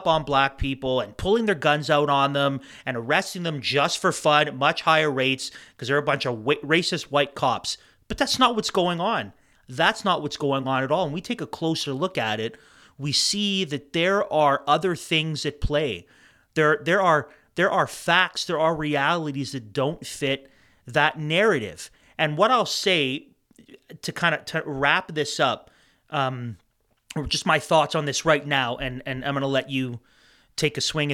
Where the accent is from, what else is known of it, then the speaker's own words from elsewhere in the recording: Canada; in order to make us ashamed of being Canadian to shut down Canada Day